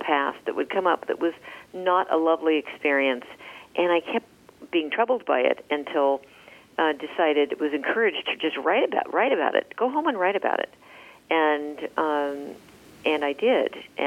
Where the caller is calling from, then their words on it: Santa Cruz, California, United States; Santa Cruz, California.